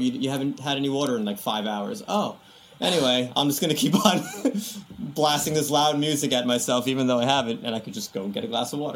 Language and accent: English; New York City, New York, United States; we grew up in Queens, New York. So it was like very, apartments everywhere.